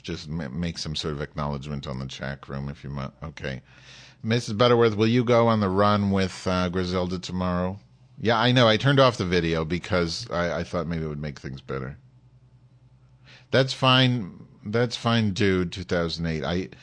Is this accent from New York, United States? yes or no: yes; Bronx, New York, United States; born there; My parents used to be living... Well, I was born there in the Bronx.